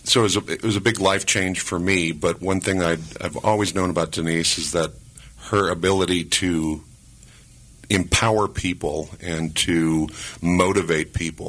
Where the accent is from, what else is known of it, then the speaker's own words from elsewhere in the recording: Chicago, Illinois, United States; I'm from a little town north of here called Chicago. And growing up in Chicago, there's just this eternal glow over the city.